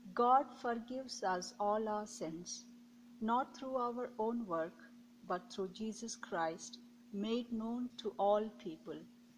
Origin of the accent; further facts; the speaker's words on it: Delhi, India; now in Sault Ste. Marie, United States; I'm from Delhi, India, and a former MDiv student of Lutheran School of Theology in Chicago.